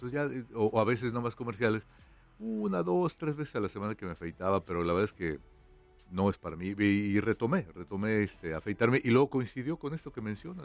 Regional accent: Mexico; al menos yo, que soy mexicano

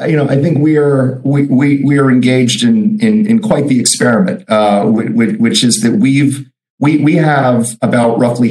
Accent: New Jersey, United States; now in United Kingdom; I spent many years as an American, as a New York expat, technically New Jersey for all you New Yorkers out there.

